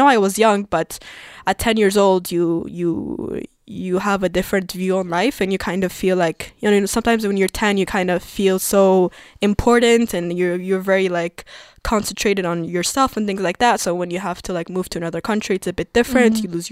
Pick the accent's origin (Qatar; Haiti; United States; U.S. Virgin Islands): Qatar; born there; English is a second language; I was born in Qatar. For all of you who are listening, Qatar is, I'm sure you guys know where it is, but for those who don't, it's basically in the Gulf, next to Dubai